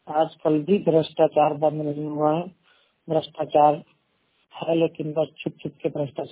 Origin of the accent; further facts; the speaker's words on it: Bahraich, Uttar Pradesh, India; मैं state UP से हूँ और डिस्ट्रिक्ट बहराइच है मेरा। डिस्ट्रिक्ट मतलब मेरा बहराइच है